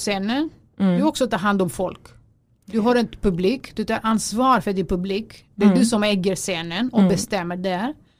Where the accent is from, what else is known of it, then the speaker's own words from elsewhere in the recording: Greece; Jag får prata och jag får berätta att jag är grek.